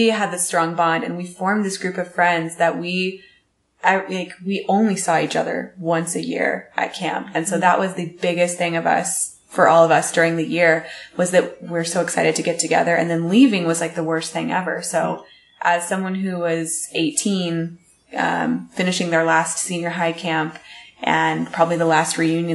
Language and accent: English; Kansas City, Missouri, United States; Like, they'll go, growing up in Kansas City, there's multiple campgrounds, like, right around us.